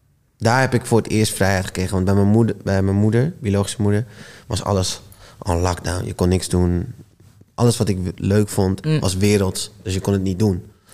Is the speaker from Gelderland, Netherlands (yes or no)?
no; Rotterdam, South Holland, Netherlands; also born or lived in Breda; now in Almere, Netherlands; ik kom vanuit Rotterdam. Daarna ben ik verhuisd naar een boerendorp in Breda. In Brabant, sorry. Mm. En toen verhuisd naar Almere... En vanaf Almere naar de Big City.